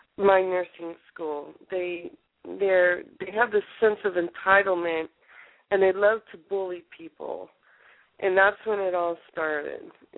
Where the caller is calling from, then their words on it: California, United States; I'm calling from California.